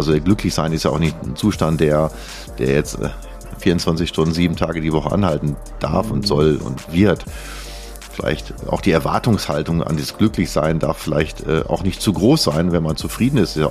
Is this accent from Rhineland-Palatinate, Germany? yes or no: no; Bielefeld, North Rhine-Westphalia, Germany; in Bielefeld, in meiner Heimatstadt.